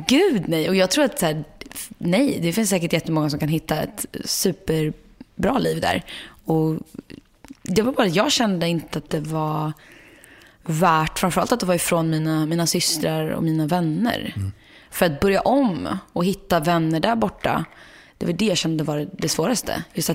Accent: Sweden; Som svensk då, så är det lite den här, jag ska passa på.

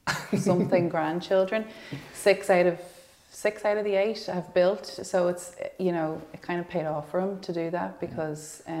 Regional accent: Dublin, Leinster, Ireland; Yeah, I'm from Dublin, yeah.

